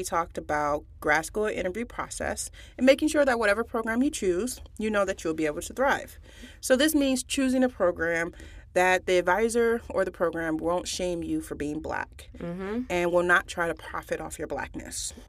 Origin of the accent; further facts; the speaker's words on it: Detroit, Michigan, United States; So when I was in Detroit, because I'm from Detroit, so I went to all the black schools